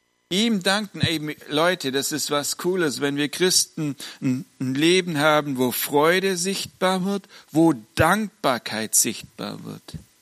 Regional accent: Baden-Württemberg, Germany; now in Hesse, Germany; weil ich jetzt schon seit 12 Jahren hier in Hessen bin, für die Hessen bin ich kein Hesse und für die Schwaben kein Schwaben mehr. Also mit meinem jetzigen Sprachkauderwelsch

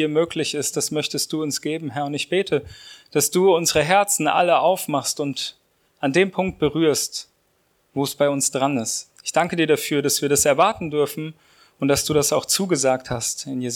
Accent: Erzhausen, Hesse, Germany; now in Hagen, Germany; Meine Frau ist gebürtig aus Messel und ich aus Erzhausen, also dort sind wir aufgewachsen, also gar nicht so weit von hier, aber wir wohnen derzeit in Hagen

